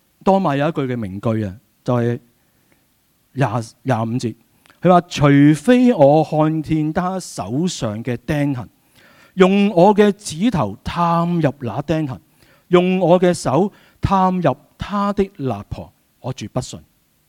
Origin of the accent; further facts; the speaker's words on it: Hong Kong; 其实我们香港人都是很心急的嘛。